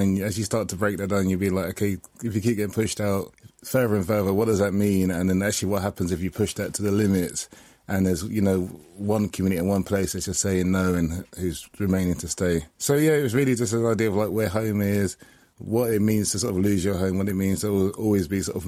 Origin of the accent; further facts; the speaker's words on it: London, United Kingdom; growing up in South London, a fellow South Londoner